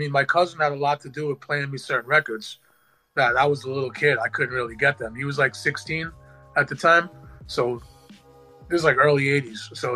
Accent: Long Beach, New York, United States; I grew up in a town called Long Beach, like where I was born in New York.

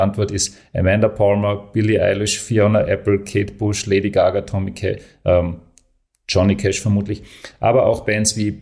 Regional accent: Graz, Styria, Austria; Als Grazer muss man da erst einmal die Suchmaschine anwerfen.

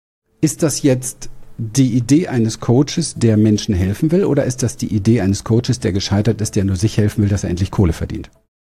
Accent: Berlin, Germany; ich bin so ein Ghetto-Kind, ich komme aus Berlin, aus dem Ghetto

